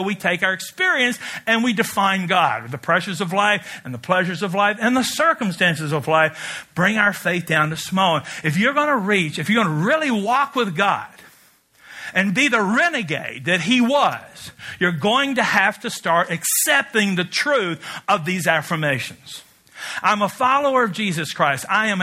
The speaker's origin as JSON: {"language": "English", "region": "Wisconsin", "country": "United States", "said": "So I'm not saying that you should take my judgment, but here's a kid from, I'm from Barron County."}